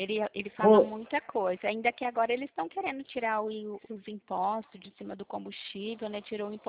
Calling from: Pirassununga, São Paulo, Brazil; Eu falo do estado de São Paulo, eu falo da cidade de Pirassununga.

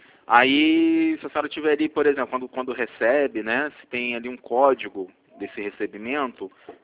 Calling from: Rio de Janeiro, Brazil; Falo do Rio de Janeiro.

